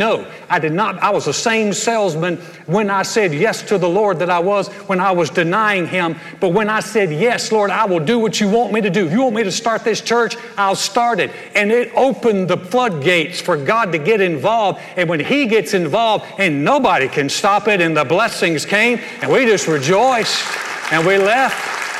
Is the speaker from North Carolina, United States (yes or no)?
yes; North Carolina, United States; A lot of people have asked me, I grew up in North Carolina, my parents are still there.